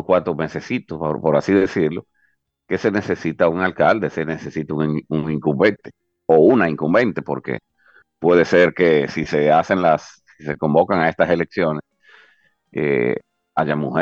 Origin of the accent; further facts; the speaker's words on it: La Vega, Dominican Republic; a los que somos de La Vega nos quedará el mal sabor de saber que en la República Dominicana por primera vez se produjo algo así